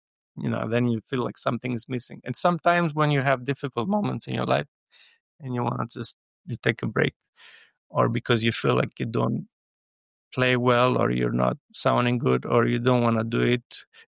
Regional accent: Greece; But in Greece, I think it's important to give back to, like in my hometown, I did that to not to do it for money

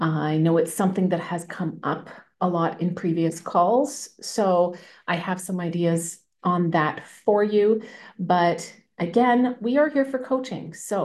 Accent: Canada; Now, I'm Canadian, so we do whatever it is we do up here.

